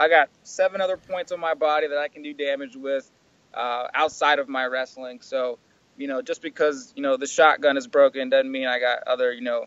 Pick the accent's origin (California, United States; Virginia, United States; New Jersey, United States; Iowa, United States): Virginia, United States; Norfolk; There's a UFC card in Norfolk, in my hometown, at the college that I wrestled at, in the same arena.